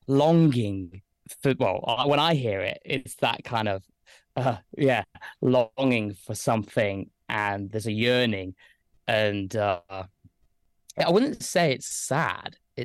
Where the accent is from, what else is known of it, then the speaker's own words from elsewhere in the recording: Lichfield, West Midlands, United Kingdom; I grew up in Staffordshire. I'm from a place called Lichfield, which is a city, and it's a very, very small city, sort of outside of Birmingham, near Tamworth